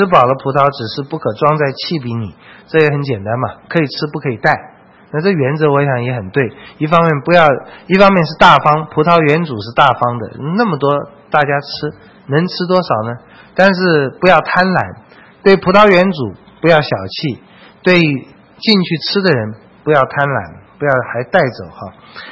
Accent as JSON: {"language": "Chinese", "country": "China", "said": "这是我们中国人讲法哈"}